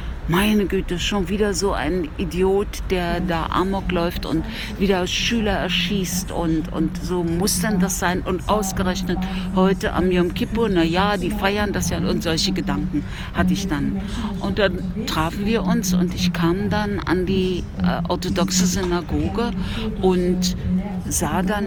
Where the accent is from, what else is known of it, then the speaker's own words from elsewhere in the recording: East Berlin, Berlin, Germany; Ich komme ja aus der DDR, also aus Ost-Berlin.